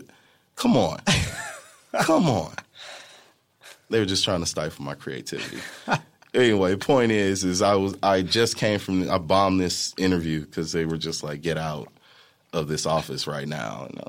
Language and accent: English; St. Louis, Missouri, United States; I'm a dude from St. Louis, Missouri